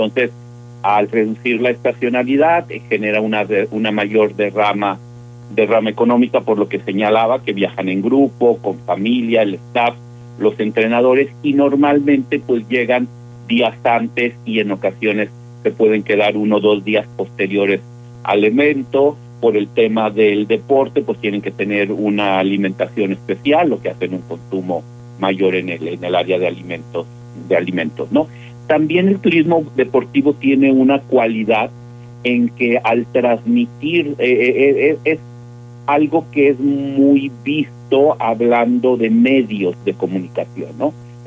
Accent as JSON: {"language": "Spanish", "country": "Mexico", "said": "pero que nos una como ciudadanos, como mexicanos que somos"}